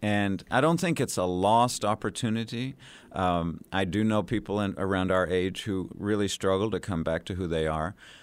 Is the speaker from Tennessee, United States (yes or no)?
yes; Tennessee, United States; born or raised there; also born or lived in San Francisco